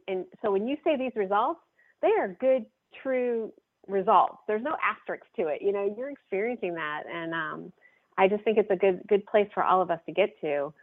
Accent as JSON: {"language": "English", "region": "Midwest", "country": "United States", "tie": "born or raised there", "also_born_or_lived": "Northeast US", "lives_now": "Florida, United States", "said": "I grew up in the Midwest, upper Northeast, and now down here in Florida."}